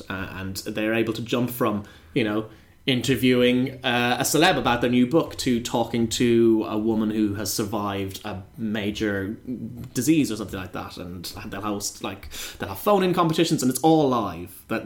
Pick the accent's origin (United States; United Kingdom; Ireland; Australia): Ireland; As an Irishman, I have to tell you about the Late Late Toy Show.